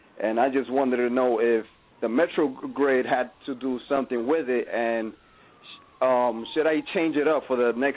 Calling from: New York, United States; Oh, hello. … I'm from New York.

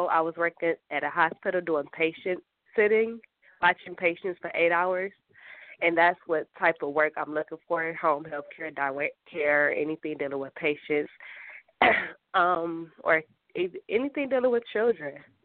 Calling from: Detroit, Michigan, United States; Detroit, Michigan.

